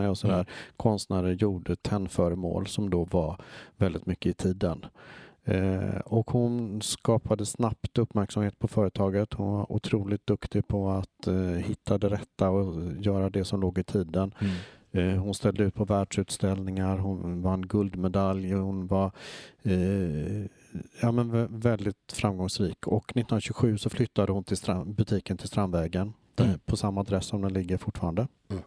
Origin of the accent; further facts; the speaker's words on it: Gothenburg, Västra Götaland County, Sweden; now in Stockholm, Sweden; Jag är göteborgare i grunden och flyttade till Stockholm för att gå på Beckmans designskola.